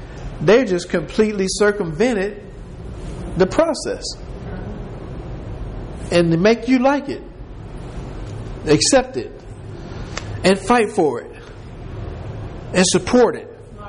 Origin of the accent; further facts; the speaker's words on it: Detroit, Michigan, United States; You know, I'm from Detroit, and we would always say, women in the North are different than women in the South.